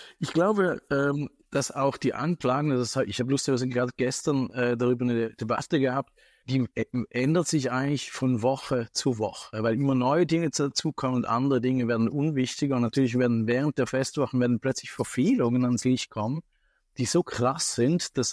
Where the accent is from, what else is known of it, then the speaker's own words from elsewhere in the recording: Switzerland; now in Vienna, Austria; Und plötzlich sage ich, ich bin doch Schweizer und jetzt mache ich hier ein Projekt.